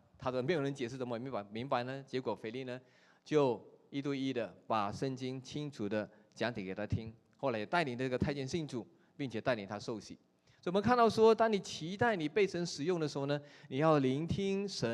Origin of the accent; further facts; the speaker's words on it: Malaysia; 但是我刻意每年回去亚洲宣教的时候，就 特地从吉隆坡开3个小时的车到我的老家，然后到他的家里去拜访他。